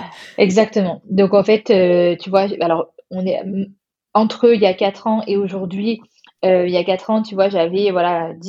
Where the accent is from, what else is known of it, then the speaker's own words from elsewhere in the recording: France; Je suis encore française